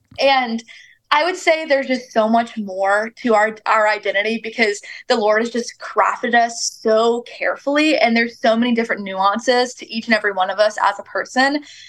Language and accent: English; Baton Rouge, Louisiana, United States; also born or lived in Austin; now in Nashville, United States; So basically I was born and raised in Baton Rouge, and then I went to college at the University of Texas in Austin, Texas.